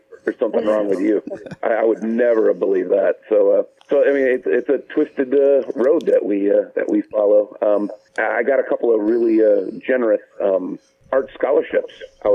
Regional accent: Gary, Indiana, United States; born there; I was born in Gary, Indiana. My dad was a Gary police officer for a number of years.

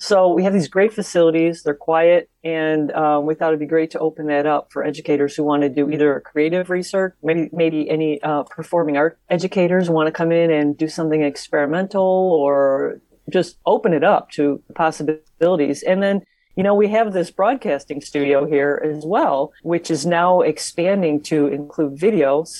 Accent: Chicago, Illinois, United States; also born or lived in Northwest Indiana; I grew up in the Chicago and then Northwest Indiana area, and I never knew about IU Northwest

